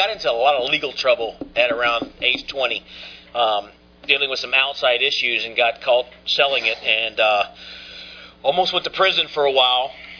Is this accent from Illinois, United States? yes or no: no; Alabama, United States; now in Newport Richey, United States; I am a fish out of water in Florida. I am from Alabama and surrounded by Yankees.